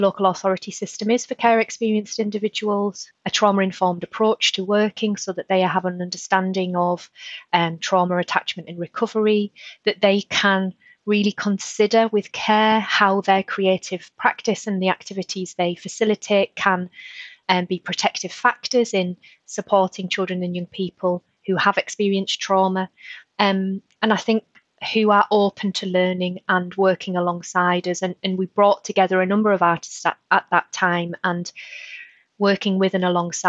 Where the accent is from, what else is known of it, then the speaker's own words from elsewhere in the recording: Darlington, North East England, United Kingdom; we started out by having an Arts Council England funded project in my hometown Darlington